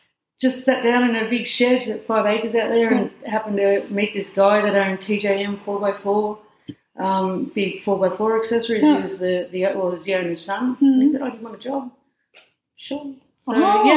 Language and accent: English; Blacktown, New South Wales, Australia; now in Wynnum, Australia; I know. Born and bred in Blacktown and grew up in Cameron, so don't mess with the Westies. No, we moved up here.